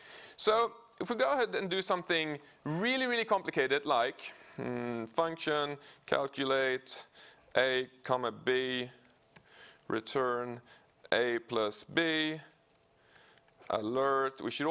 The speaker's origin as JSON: {"language": "English", "country": "Sweden", "said": "I'm from Sweden. You should be happy I'm not going bork, bork, bork and look like a little chef."}